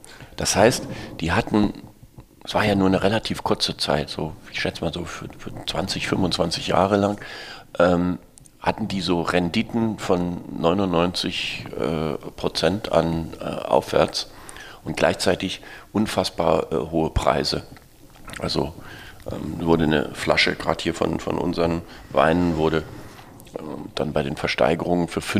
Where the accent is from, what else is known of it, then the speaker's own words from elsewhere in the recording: Berlin, Germany; als Berliner Schulkind war das Größte hier in den Ferien